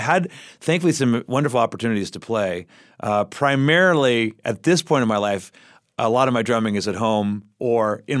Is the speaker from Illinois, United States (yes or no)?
no; California, United States; For me, growing up in the Bay Area, it's almost always, I should say, indicated as the place of the lowest religious identification in the United States.